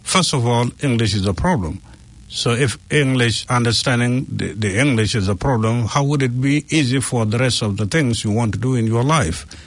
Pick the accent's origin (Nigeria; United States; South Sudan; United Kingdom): South Sudan; I'm originally from South Sudan in Africa